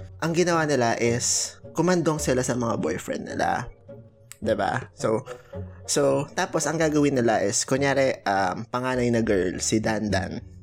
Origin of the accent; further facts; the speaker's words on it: Central Luzon, Philippines; Uy, trivia, Kapampangan ako.